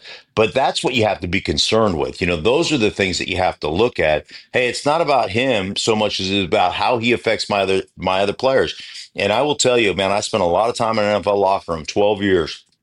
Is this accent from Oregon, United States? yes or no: no; Alaska, United States; But I am live from Alaska. It's my dad's 86th birthday today.